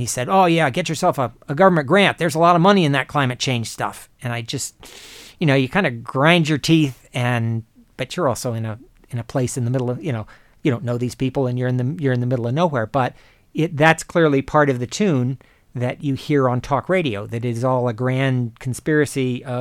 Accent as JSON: {"language": "English", "town": "Rockville", "region": "Maryland", "country": "United States", "tie": "born or raised there", "said": "grew up in my hometown of Rockville, Maryland"}